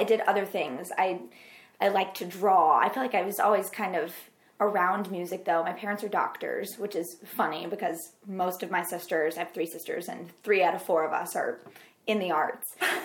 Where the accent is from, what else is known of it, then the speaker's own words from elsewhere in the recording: Jackson, Mississippi, United States; I grew up in Jackson, Mississippi, and there was a theater company there that was, like, in a warehouse called Actors Playhouse.